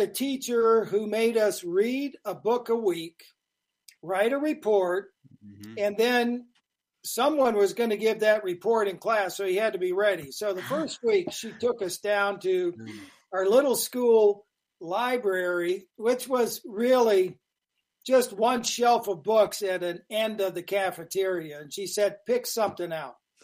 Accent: Ohio, United States; Well, I grew up in Ohio

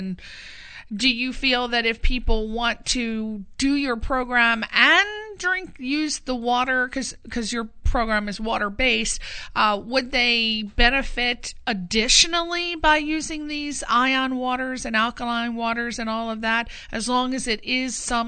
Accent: East Coast, United States; I mean, I'm from the East Coast, and I never knew there was any such thing as bottled water until I moved out here

